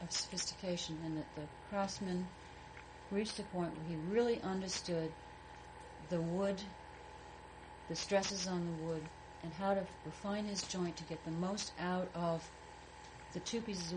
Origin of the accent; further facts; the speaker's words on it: Providence, Rhode Island, United States; Well, I grew up in Providence, and I went to school there, and then I went away to boarding school